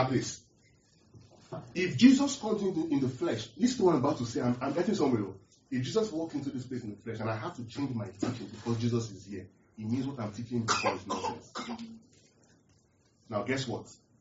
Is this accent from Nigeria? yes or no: yes; Nigeria; So where I'm from Nigeria, and I don't. The reason why I will use a lot of examples from Nigeria is because I am from Nigeria.